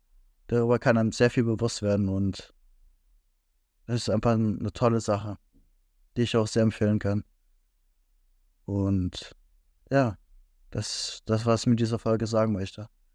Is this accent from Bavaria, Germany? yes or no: yes; Bavaria, Germany; Und ich bin aus Bayern, an die Leute in Bayern, schönes neues Schuljahr